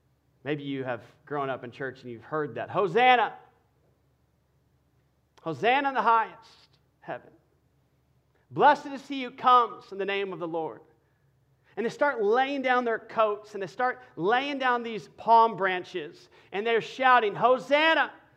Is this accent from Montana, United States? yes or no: no; Dallas, Texas, United States; I'm from Dallas. They were filming in Dallas, and I was a huge fan.